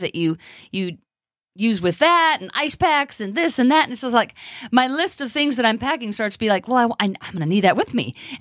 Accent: California, United States; More years than I lived in California.

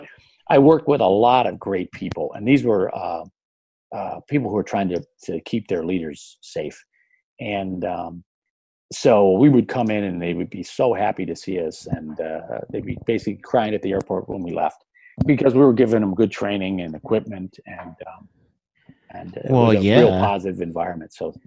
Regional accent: Milwaukee, Wisconsin, United States; No, I'm actually back in my hometown, Milwaukee, Wisconsin, where I was born and raised.

